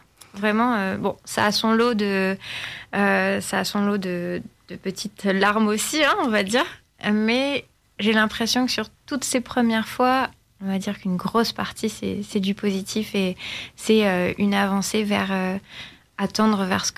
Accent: Brittany, France; Moi, je viens de Boulogne et je suis originaire de Bretagne, dans un petit village.

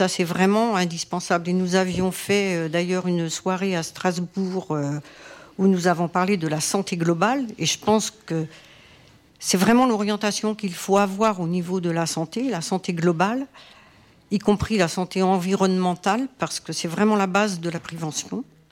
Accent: Martinique; Moi, je viens de Martinique.

